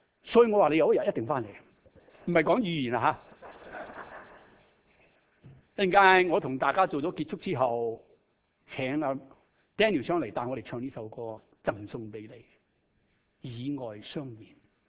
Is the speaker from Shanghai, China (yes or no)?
yes; Shanghai, China; accent: Shanghainese; 我的上海话口音啊 ，Richard， 你可以知道听到我的上海话口音。